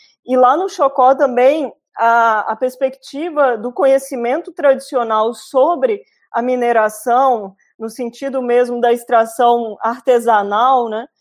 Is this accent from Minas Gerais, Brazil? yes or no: yes; Minas Gerais, Brazil; also born or lived in Amazonas; Eu sou mineiro, sou de Minas Gerais, mas não resido em Minas, já morei no Amazonas, hoje moro no Mato Grosso do Sul.